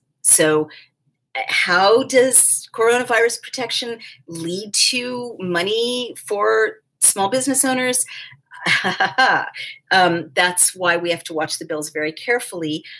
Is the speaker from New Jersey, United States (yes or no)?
no; New York, United States; Moving right along, New York, I just saw my home state, declared a state of emergency because of the coronavirus.